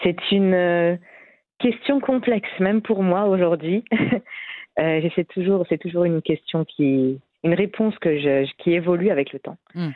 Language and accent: French; France; born there; also born or lived in Libya; je suis née en France de père marocain et de mère réunionnaise de l'île de la Réunion dans l'océan Indien. Et j'y suis restée pendant 3 ans. Et après, on a déménagé en Libye pendant 3 ans. Puis de retour en France pour 6 ans.